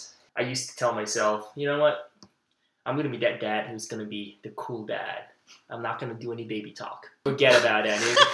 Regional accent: Malaysia; so I grew up in Malaysia, and in, I guess, in Asian culture

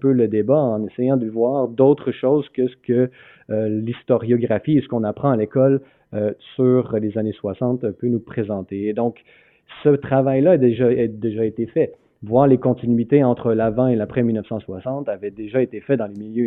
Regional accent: Quebec City, Quebec, Canada; je viens d'un milieu, je viens de Québec, je viens d'une famille qui s'inscrit dans la trame narrative de la Révolution tranquille, avec toutes ses prétentions.

